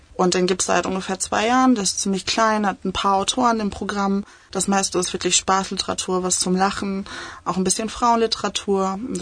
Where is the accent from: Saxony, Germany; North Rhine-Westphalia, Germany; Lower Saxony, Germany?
North Rhine-Westphalia, Germany; Altena; born or raised there; also born or lived in Lüdenscheid